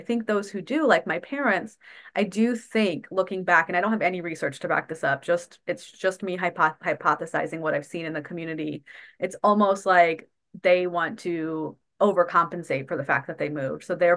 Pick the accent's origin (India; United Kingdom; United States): India; just because I am Indian and I can speak to that more closely here